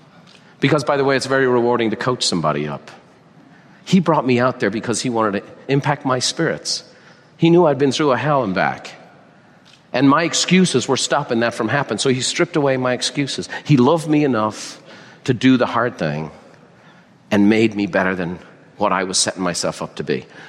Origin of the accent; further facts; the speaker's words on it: Ireland; Now I'm Irish.